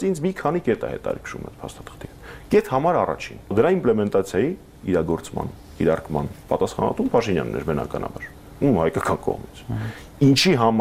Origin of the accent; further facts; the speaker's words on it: Armenia; ծնվել եմ եւ մեծացել եմ Հայաստանում